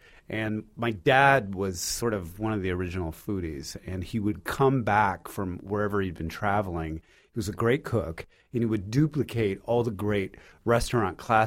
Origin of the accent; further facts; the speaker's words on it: California, United States; I'm mostly from California, and I went to college in California, film school.